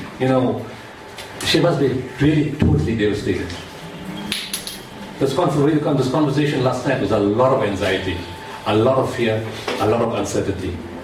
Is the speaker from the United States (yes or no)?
no; South Africa; even after I spoke to her as a South African, she still didn't trust anybody.